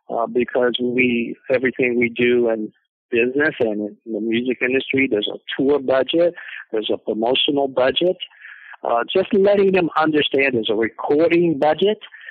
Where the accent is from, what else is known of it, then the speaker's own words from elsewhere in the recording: Gaston, Alabama, United States; born there; Well, Farnoosh, you know, I was born in 1952 in Gaston, Alabama.